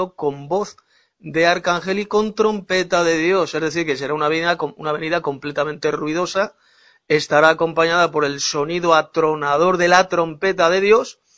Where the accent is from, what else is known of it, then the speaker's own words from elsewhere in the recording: Madrid, Community of Madrid, Spain; de Madrid, España.